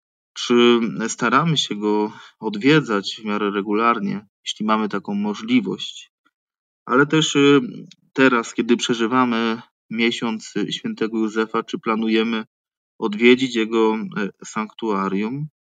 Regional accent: Kalisz, Greater Poland Voivodeship, Poland; mówię, że jestem z Kalisza

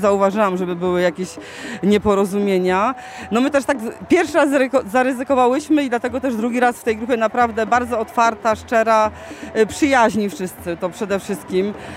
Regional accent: Zbiersk, Greater Poland Voivodeship, Poland; bo jestem z parafii ze Zbierska, z parafii świętej Urszuli.

